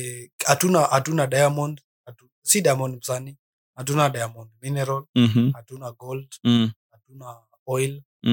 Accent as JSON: {"language": "English", "country": "Kenya", "said": "So the thing that makes me proud to be a Kenyan is the Kenyan spirit, the hustle."}